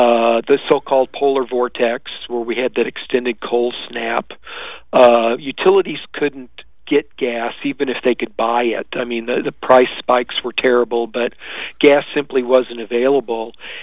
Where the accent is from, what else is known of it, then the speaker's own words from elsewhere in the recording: Missouri, United States; in my home state of Missouri